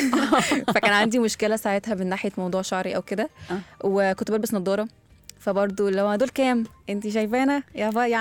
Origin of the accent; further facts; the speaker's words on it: Egypt; يعني كلنا كمصريين بنقولها